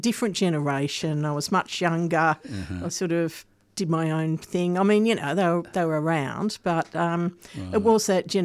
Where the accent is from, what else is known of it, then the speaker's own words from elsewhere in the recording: Sydney, New South Wales, Australia; moved away as an adult; also born or lived in Brisbane; now in Melbourne, Australia; No, I lived in Brisbane for 18 months, but I grew up in Sydney and I left Sydney when I was about 19 and went to Brisbane for 2 years.